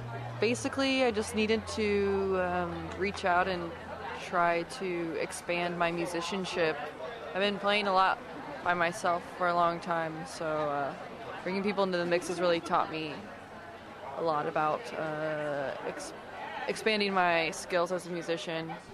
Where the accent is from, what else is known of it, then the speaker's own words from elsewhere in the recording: Lafayette, Indiana, United States; The Spot is a really great place in Lafayette, my hometown, to play.